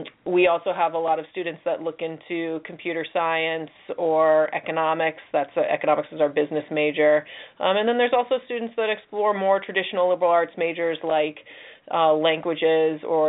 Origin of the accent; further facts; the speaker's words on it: Seattle, Washington, United States; Yeah, so I'm actually from Seattle originally and played tennis in the Pacific Northwest as a junior.